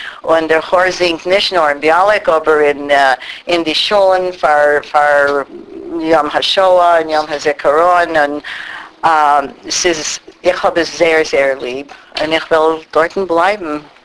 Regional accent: Montreal, Quebec, Canada; born there; German is a second language; Ich bin geboren in Montreal.

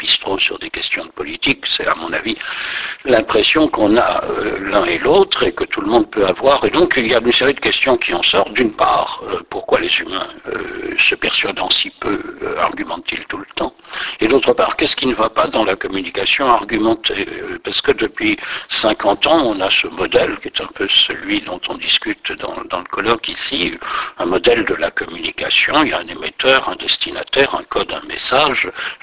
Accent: Brussels, Belgium; Oui, je suis d'origine bruxelloise.

